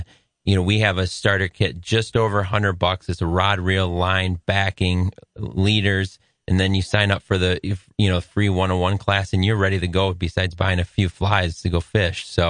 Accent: Grand Rapids, Michigan, United States; You know, I grew up in Grand Rapids. I grew up skeet shooting

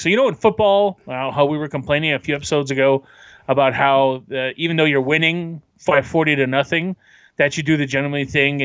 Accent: Canada; He's telling me to be an asshole, but I'm so Canadian, it's hard.

